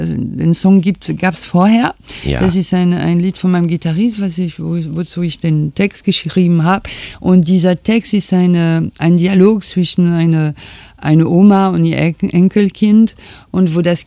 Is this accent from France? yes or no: yes; Caen, Normandy, France; now in Germany; In meiner Heimatstadt Caen heißt die.